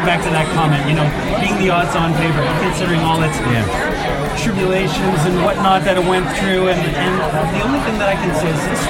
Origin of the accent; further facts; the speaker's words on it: Canada; I'm Canadian